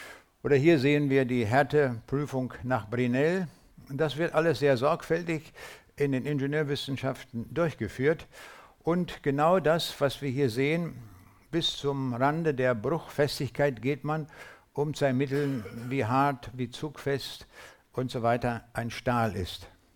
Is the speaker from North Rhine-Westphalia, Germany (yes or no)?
no; Braunschweig, Lower Saxony, Germany; ich komme mit meiner Frau aus Braunschweig, damit man genau weiß, wo das liegt.